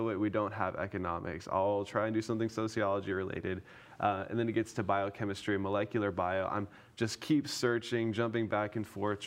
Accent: Port Neches, Texas, United States; also born or lived in Beaumont / Tulsa; my birthplace, was Beaumont, Texas.

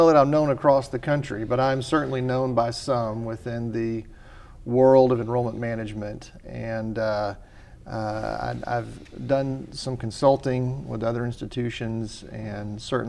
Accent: Little Rock, Arkansas, United States; So I grew up in Little Rock, Arkansas, and had an opportunity to, we grew up Episcopal

